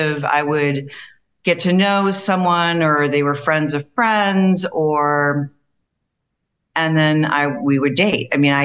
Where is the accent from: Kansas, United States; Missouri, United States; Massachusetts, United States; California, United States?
Missouri, United States; St. Louis; Okay. So basically I grew up in St. Louis. I have an older brother.